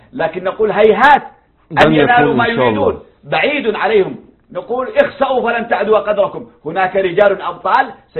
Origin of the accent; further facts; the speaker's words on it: Yemen; بما يجري عندنا في اليمن